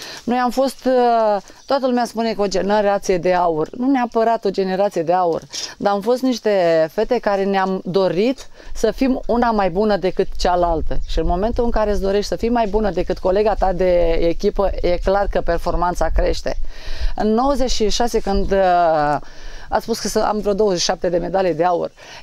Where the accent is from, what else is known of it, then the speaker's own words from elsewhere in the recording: Miorcani, Botoșani County, Romania; la mine acasă, că sunt din Botoșani și din Botoșani mai am încă 80 de kilometri până în Miorcani.